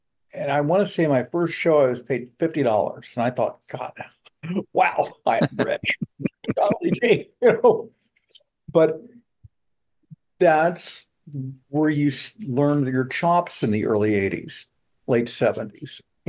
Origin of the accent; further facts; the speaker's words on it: Columbus, Ohio, United States; I attended a rock concert in my hometown, Columbus, Ohio.